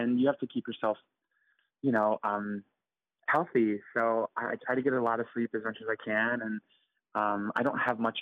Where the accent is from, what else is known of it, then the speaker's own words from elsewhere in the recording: Georgia, United States; moved away; And I wouldn't change anything about growing up in the South, but I always knew that I would not stay there, and I wouldn't.